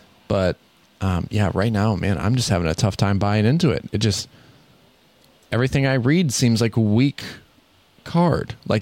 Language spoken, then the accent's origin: English; Wisconsin, United States; I went back to my hometown and spent a lot of time there, played some Magic, had a great time, got to like sort of get back to the roots a little bit and wander through the Driftless area of Wisconsin.